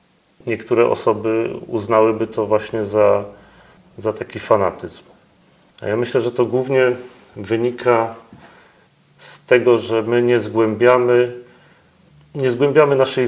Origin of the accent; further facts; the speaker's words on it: Ostrów Wielkopolski, Greater Poland Voivodeship, Poland; jesteśmy z Ostrowa Wielkopolskiego.